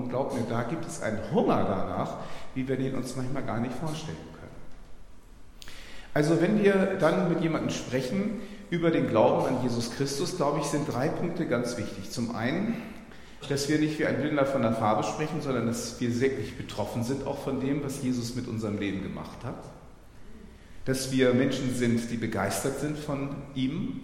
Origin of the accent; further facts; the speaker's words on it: Hamburg, Germany; Ich komme ja noch aus Hamburg und so, das ist ja noch so nördlicher